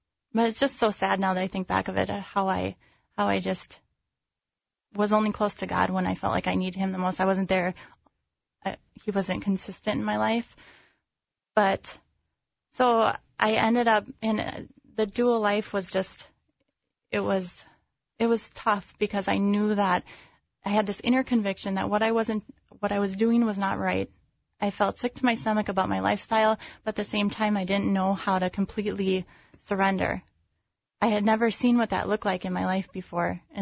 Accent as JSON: {"language": "English", "region": "Minnesota", "country": "United States", "said": "he asked why I was in California from Minnesota"}